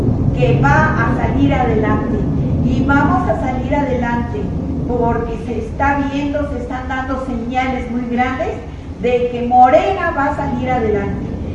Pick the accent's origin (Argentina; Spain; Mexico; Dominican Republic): Mexico; somos esos mexicanos dispuestos a salir adelante